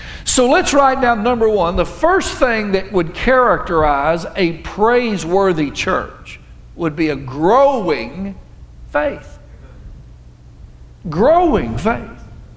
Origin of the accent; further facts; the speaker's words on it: Alabama, United States; You know, I'm from Alabama.